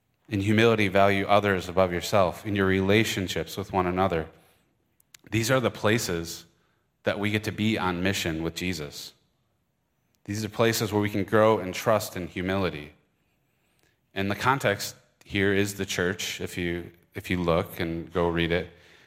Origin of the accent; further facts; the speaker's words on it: Michigan, United States; accent: Michigan; I was all over the map on which region of England I was doing, so I'm just going to use my Michigan accent.